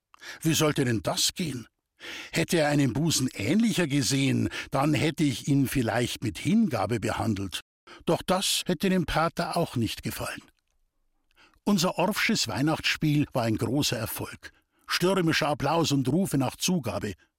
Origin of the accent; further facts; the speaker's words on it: Reichertsheim, Bavaria, Germany; dass es meine wilde Bauernbubenkindheit und mein Heimatort Reichertsheim waren, die mich geprägt haben.